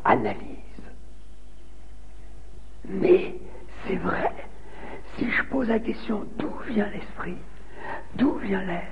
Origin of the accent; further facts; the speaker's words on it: Normandy, France; Je suis normand ici.